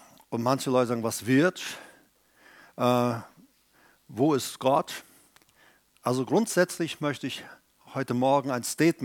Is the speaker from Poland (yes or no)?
no; Paraguay; Aber ich komme ja aus Südamerika, aus Paraguay. Da ist es noch mal extremer.